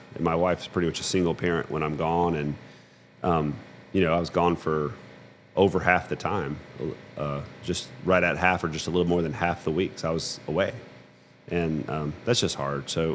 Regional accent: Florence, Alabama, United States; And, you know, growing up in Florence, Alabama, it's not that far from Little Rock.

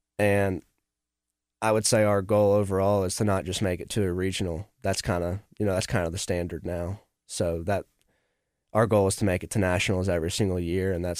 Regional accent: Fayetteville, Arkansas, United States; I growing up in Fayetteville, I've played a lot of good courses, but then you come down to Central Arkansas and it's just completely different.

